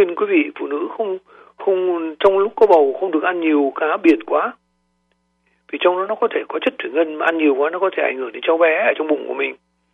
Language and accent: Vietnamese; Da Nang, Vietnam; mà tôi hồi nhỏ, hồi ở Đà Nẵng, tôi mê cá tuna lắm